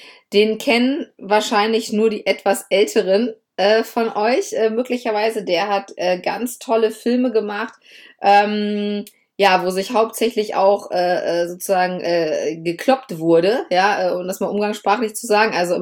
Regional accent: Lower Saxony, Germany; Ja, ich komme ja aus Niedersachsen und wir hatten bis ich 12 oder 13 Jahre alt war, tatsächlich nur 3 Fernsehsender.

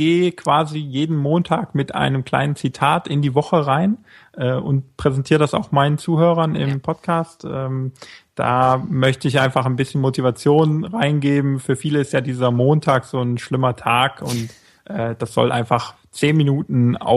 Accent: North Rhine-Westphalia, Germany; Ja, schon etwas weiter weg, aus einem kleineren Ort Richtung Mönchengladbach, sogar noch hinter Mönchengladbach. Ganz an der westlichsten Stelle von Deutschland.

